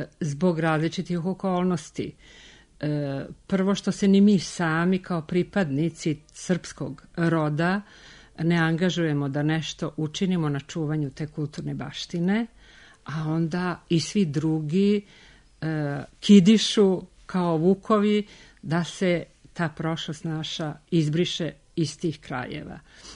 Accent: Rožaje, Montenegro; now in Belgrade, Serbia; Ja sam iz Rožaja.

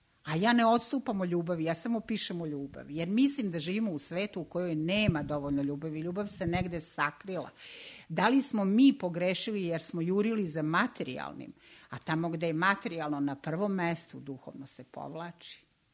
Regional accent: Kozarska Dubica, Republika Srpska, Bosnia & Herzegovina; also born or lived in Banja Luka; Ja sam Hercegovka poreklom, ali su me roditelji doneli kad sam imala nekih 14 meseci u Bosansku Dubicu, sadašnju Kozarsku Dubicu. Tamo sam išla u osnovnu školu, u gimnaziju, a u Banja Luci sam završila pedagošku akademiju.

